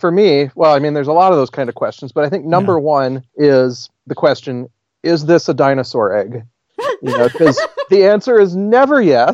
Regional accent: South Dakota, United States; I grew up in South Dakota, and in eastern South Dakota

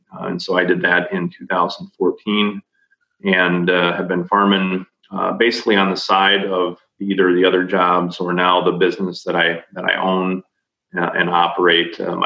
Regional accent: Buffalo Center, Iowa, United States; So I grew up there. I went to Iowa State University in Ames, Iowa, after I graduated high school in 1998

